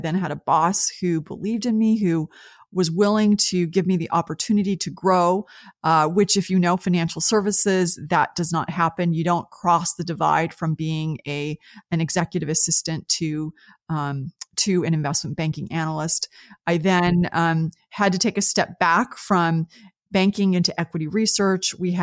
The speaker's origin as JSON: {"language": "English", "region": "California", "country": "United States", "tie": "born or raised there", "moved": "as an adult", "said": "So I grew up in the United States and in California, which is what is now Silicon Valley."}